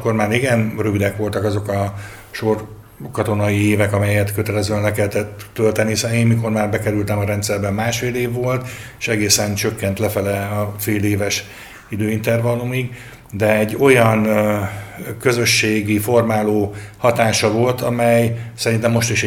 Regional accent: Karcag, Jász-Nagykun-Szolnok, Hungary; born there; Hozzáteszem, én karcagi születésű vagyok

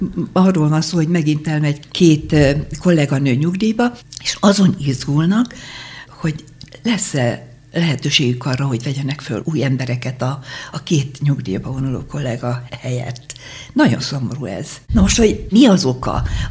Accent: Szakoly, Szabolcs-Szatmár-Bereg, Hungary; born there; Szakolyban születtem, a szülőfalunkban

